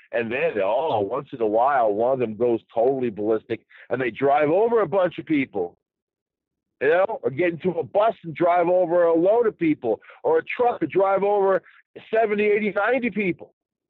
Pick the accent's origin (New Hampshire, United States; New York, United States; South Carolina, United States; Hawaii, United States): New York, United States; New York City; because I'm from New York City. You know, originally Long Island, New York City, Brooklyn, Queens, Bronx